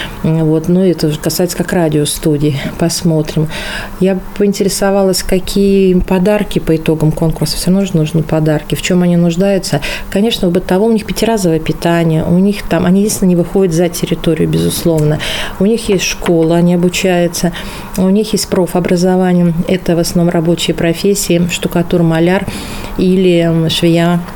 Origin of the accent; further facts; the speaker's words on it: Urals, Russia; now in Tomsk, Russia; Одна – это располагается на территории Урала, откуда я родом, а вторая – вот у нас в Томске.